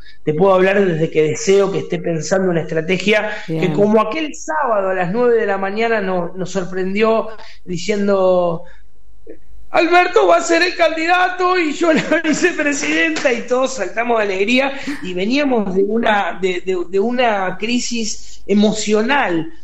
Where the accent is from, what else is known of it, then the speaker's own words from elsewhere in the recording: Berisso, Buenos Aires Province, Argentina; y en Berizo, yo soy de Berizo.